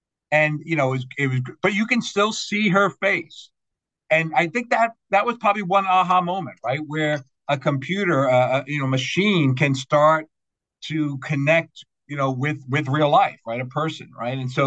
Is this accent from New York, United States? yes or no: yes; Queens, New York, United States; It comes naturally. I'm from New York, from Queens.